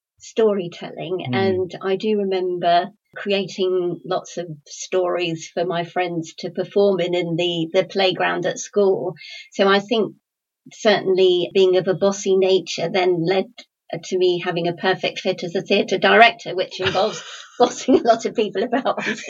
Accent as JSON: {"language": "English", "region": "London", "country": "United Kingdom", "lives_now": "Dawlish, United Kingdom", "said": "No, indeed, I'm from London, and well, I always used to come down to Devon as a child on holiday"}